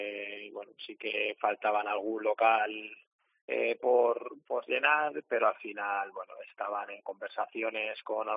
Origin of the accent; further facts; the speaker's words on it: Ávila, Castile and León, Spain; soy de aquí de Ávila y al final nos conocemos